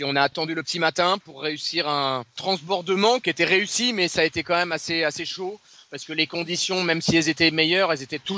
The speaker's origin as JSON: {"language": "French", "region": "Brittany", "country": "France", "said": "moi je suis de Bretagne Nord, donc ça ne m'a pas choqué, ça."}